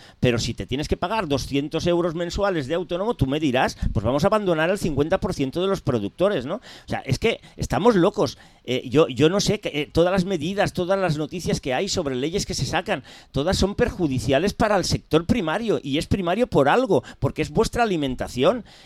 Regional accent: Spain; vamos a hacerle ya, pero como españoles, porque la economía es circular

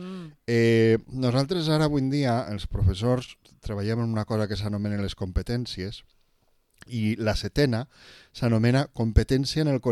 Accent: Vila-real, Valencian Community, Spain; jo per a parlar de Vila-real i del meu poble sempre estic disposat.

